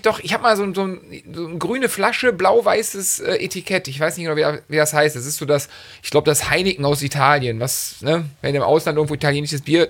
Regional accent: North Rhine-Westphalia, Germany; ich als Rheinländer

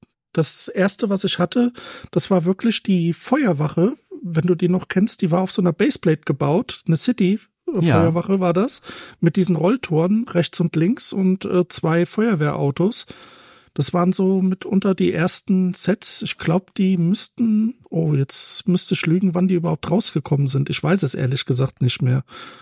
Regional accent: Piracaia, Brazil; German is a second language; ich bin in Brasilien aufgewachsen. Und wir hatten Lego mit nach Brasilien genommen und ich glaube, ich war so in einem kleinen Dorf, Piracaia hieß das Dorf

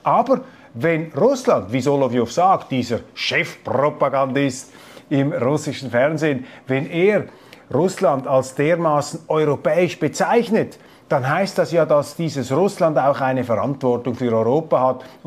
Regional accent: Switzerland; Und als Schweizer, ich habe jetzt erst meine allerersten Eindrücke als Schweizer

